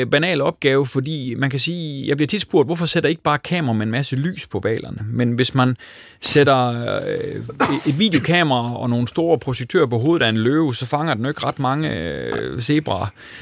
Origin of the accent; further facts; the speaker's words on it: Aarhus, Central Denmark Region, Denmark; Nu kommer jeg fra Aarhus